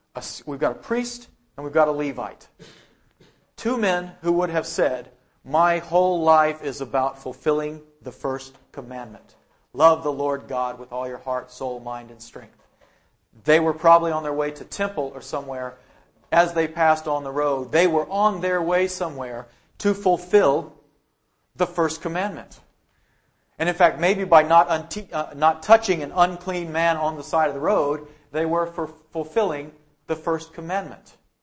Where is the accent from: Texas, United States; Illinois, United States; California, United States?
Texas, United States; Fort Worth; I'm from Texas, so sort of straddle. We're the South and the Southwest. We're where the West begins, right there in Fort Worth.